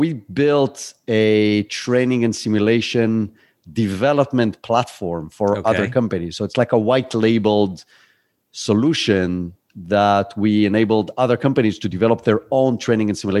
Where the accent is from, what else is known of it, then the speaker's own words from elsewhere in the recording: Israel; accent: Brooklyn; English is a second language; moved away as an adult; So my Brooklyn accent is from Israel. That's where I grew up. I spent my first 30 years over there.